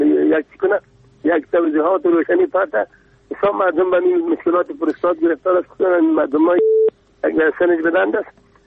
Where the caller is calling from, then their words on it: Kabul, Afghanistan; بله از کابل هستم،